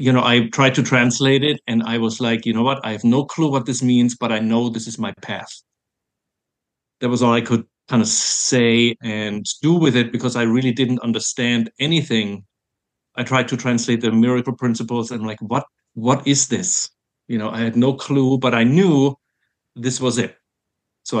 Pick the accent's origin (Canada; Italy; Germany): Germany; English is a second language; now in United States; I'm originally from Germany.